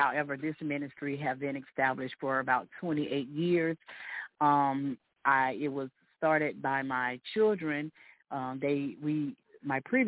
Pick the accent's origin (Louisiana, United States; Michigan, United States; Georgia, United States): Georgia, United States; Atlanta; now in Cincinnati, United States; Yes, we're from Cincinnati, Ohio. I am originally from Atlanta, Georgia.